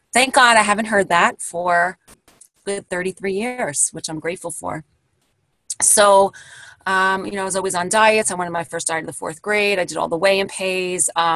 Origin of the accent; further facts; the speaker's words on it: Brooklyn, New York, United States; I grew up in Brooklyn in the 70s and 80s and early 80s.